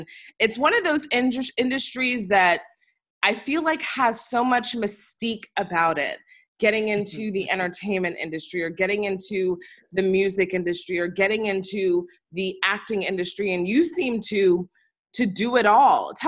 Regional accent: DC metropolitan area, United States; We have amazing, amazing talent and music coming out of the DMV. I grew up in this area.

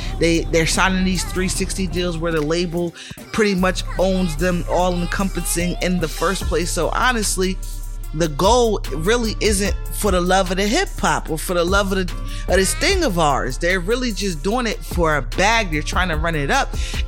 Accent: Connecticut, United States; I'm born and raised in Connecticut.

